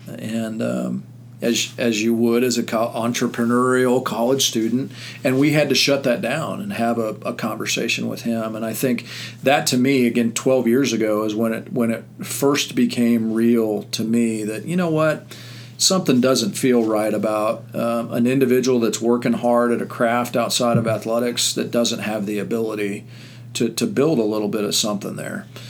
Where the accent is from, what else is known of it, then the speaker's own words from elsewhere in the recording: Manhattan, Kansas, United States; I grew up in Manhattan, Kansas, so Wichita State's been on my radar since I was a junior high kid